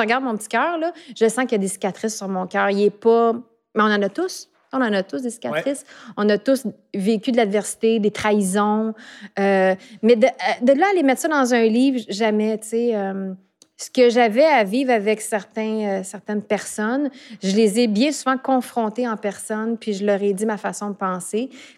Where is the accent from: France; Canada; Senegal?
Canada; Montreal, Quebec; also born or lived in Tétroville; Même si je venais de Montréal-Nord, puis ensuite de Tétroville, puis que j'avais pas énormément de modèles d'Olympiens, Olympiennes de mon quartier